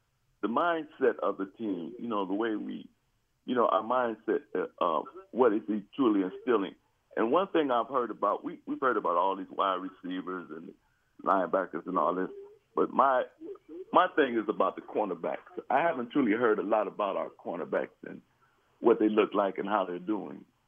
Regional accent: Cleveland, Ohio, United States; I'm an old broadcaster. I'm from Cleveland, Glendale.

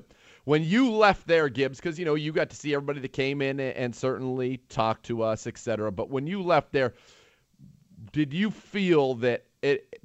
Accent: California, United States; Oh, okay. I was born and raised in the Bay Area.

